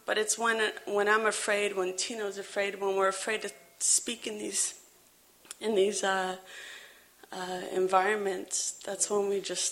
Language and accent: English; Toronto, Ontario, Canada; now in Halifax, Canada; I'm a Ojibwe, Soto Ojibwe from Manitoba. I was born and raised in Toronto.